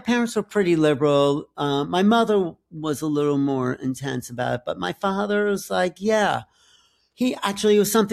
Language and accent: English; New York, United States; So like I said, we grew up on Long Island. We had a nice family.